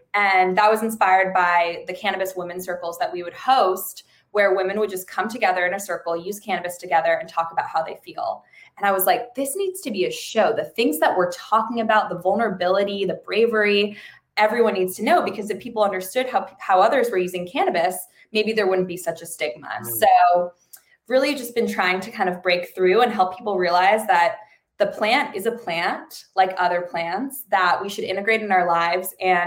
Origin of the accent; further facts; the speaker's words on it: California, United States; I've been an activist and social entrepreneur since I was 15, growing up in Marin County